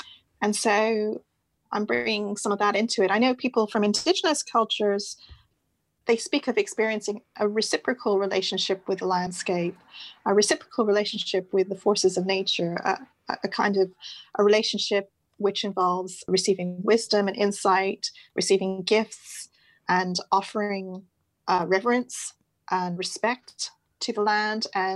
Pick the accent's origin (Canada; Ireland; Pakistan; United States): Canada; also born or lived in Wimbledon, London; So I was born in London, outside London in Wimbledon. I moved to Canada with my parents when I was seven, and my mum and dad are Indian and they themselves were born and raised in South Africa.